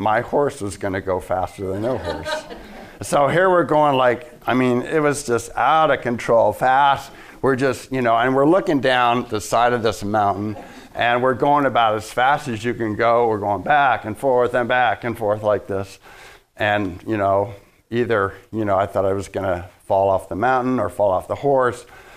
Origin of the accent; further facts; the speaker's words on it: California, United States; I came from Southern California, and I was in my early 20s at the time